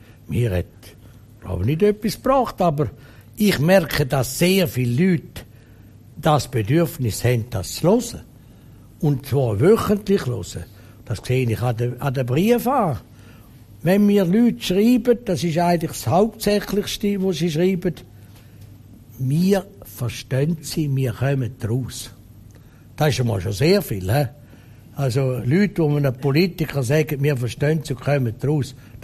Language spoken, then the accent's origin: German; Zurich, Switzerland; das ist in der Nähe von meiner Heimat. Gegenüber auf Schloss Laufen bin ich aufgewachsen und habe also immer auf das Schlössli Wörth gesehen.